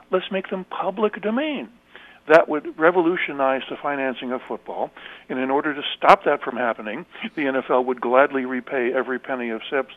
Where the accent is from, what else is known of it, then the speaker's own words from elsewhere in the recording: Buffalo, New York, United States; I grew up in Buffalo, New York, near the old War Memorial Stadium that's since been demolished, and where the Buffalo Bills played in the 1960s.